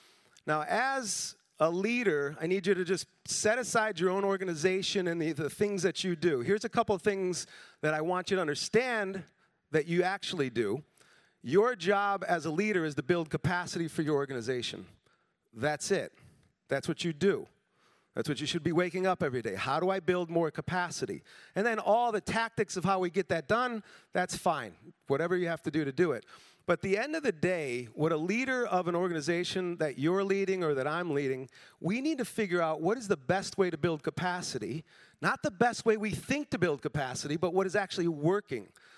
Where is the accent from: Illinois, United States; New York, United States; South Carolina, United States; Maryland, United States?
Illinois, United States; Chicago; I don't hunt because I'm from Chicago